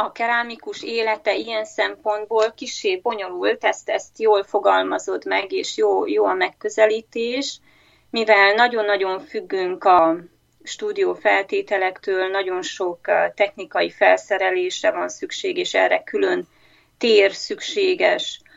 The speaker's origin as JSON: {"language": "Hungarian", "region": "Transylvania", "country": "Romania", "moved": "as an adult", "lives_now": "Arnprior, Canada", "said": "Erdélyből származom, Erdélyből költöztünk Kanadába 2013-ban, de egy év itt tartózkodás után egy évre visszautaztunk, és aztán véglegesen 2015-ben költöztünk Ottawába, és ott éltünk két évet"}